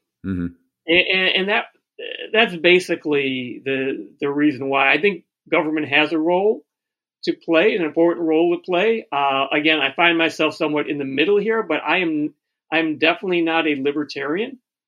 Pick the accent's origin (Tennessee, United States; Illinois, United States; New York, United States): Illinois, United States; Chicago; I'm from Chicago. There's no choice.